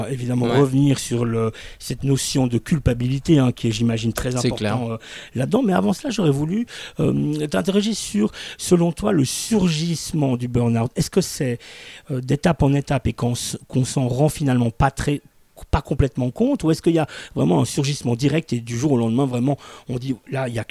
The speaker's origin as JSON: {"language": "French", "region": "Geneva", "country": "Switzerland", "said": "j'ai 35 ans et je suis originaire de Genève."}